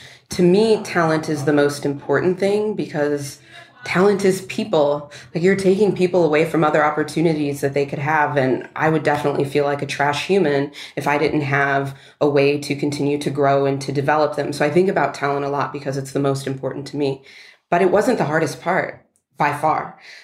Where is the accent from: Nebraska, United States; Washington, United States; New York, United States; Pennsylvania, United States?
New York, United States; Of course, me being a New Yorker, we made plans for New York at some point in the future.